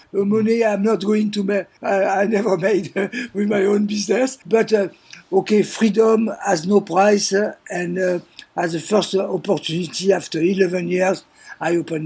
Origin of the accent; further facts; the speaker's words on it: Provence-Alpes-Côte d'Azur, France; now in Hawaii, United States; I was brought to Hawaii by the Halekulani Hotel in Waikiki. I was not planning. You know, I'm from the French Riviera.